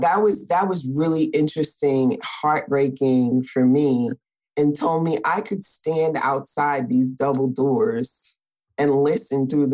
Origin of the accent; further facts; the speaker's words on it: New York, United States; Now I'm from New York. My mother works for the airlines.